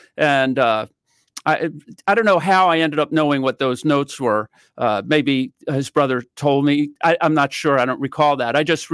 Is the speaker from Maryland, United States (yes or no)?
yes; Baltimore, Maryland, United States; I'm from Baltimore, Maryland.